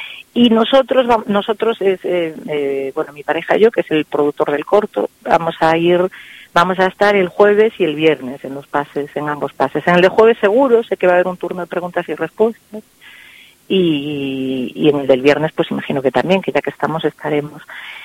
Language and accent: Spanish; Lugo, Galicia, Spain; Yo me crié en Lugo, no en Coruña, pero bueno, era un poco la arquitectura de la época